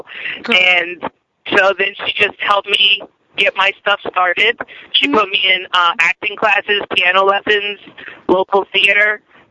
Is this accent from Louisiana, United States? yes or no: yes; New Orleans, Louisiana, United States; Yes, I am born and bred in New Orleans, Louisiana. It's my hometown. It will always be my hometown.